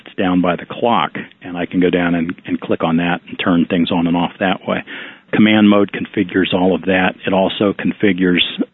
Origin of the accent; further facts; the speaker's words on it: United States; Being an American, everything's just under what it really is.